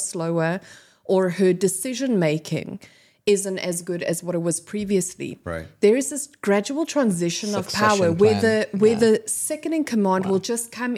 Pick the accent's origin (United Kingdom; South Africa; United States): South Africa; I'm South African.